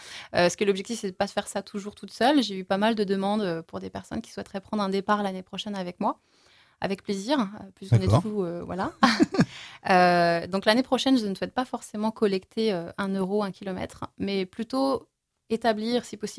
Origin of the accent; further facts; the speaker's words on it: Île d'Yeu, Pays de la Loire, France; ce qui n'est pas énorme, surtout quand on vient de l'Île-Dieu, je pense qu'on est plutôt habitué.